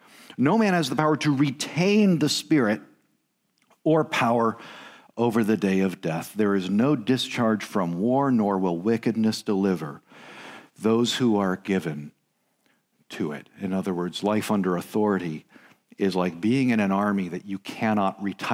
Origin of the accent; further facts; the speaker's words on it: Pasadena, California, United States; born there; around the time I was born in Pasadena, California.